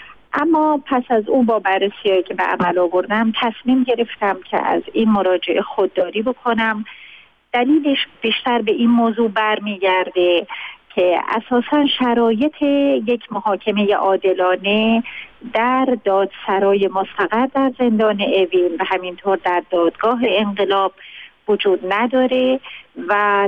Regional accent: Iran; هر دوی ما ایرانی هستیم

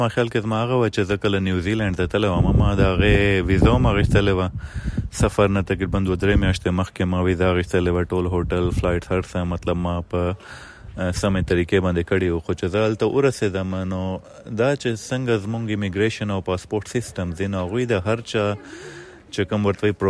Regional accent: Pakistan; زه پښتون یم، زه له پاکستان نه یم،

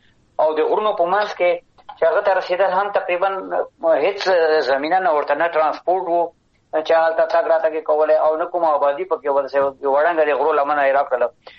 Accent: Afghanistan; زه افغان یم، د افغانستان یم.

